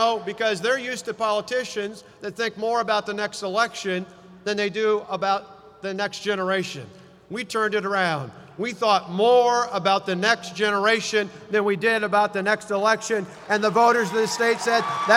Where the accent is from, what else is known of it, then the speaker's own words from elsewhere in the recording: Delavan, Wisconsin, United States; As a kid growing up in Delavan